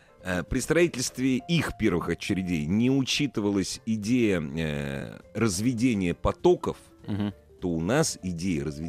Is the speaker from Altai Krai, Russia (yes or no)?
no; Moscow, Russia; И мы тоже, москвичи, вместе с ними встаем